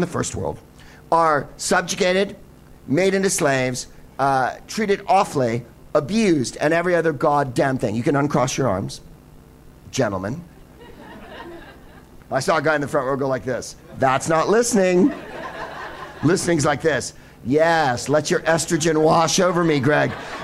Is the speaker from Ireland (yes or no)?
no; United States; But I come from the United States